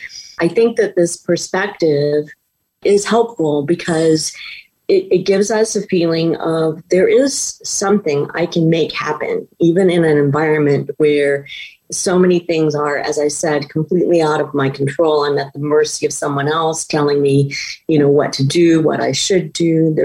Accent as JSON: {"language": "English", "region": "California", "country": "United States", "moved": "as an adult", "said": "My husband and I moved to North Central Washington from Southern California."}